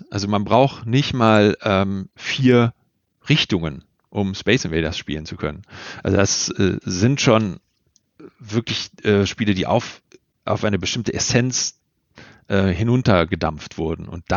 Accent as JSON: {"language": "German", "region": "West Germany", "country": "Germany", "said": "ich bin Wessi aus Westdeutschland und habe dieses Exponat erst durch meine Arbeit im Museum kennengelernt."}